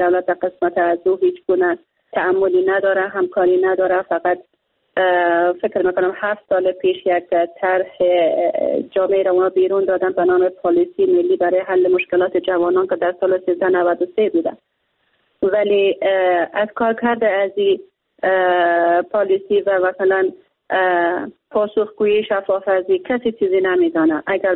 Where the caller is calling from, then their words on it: Bamyan, Afghanistan; از ولایت بامیان هستم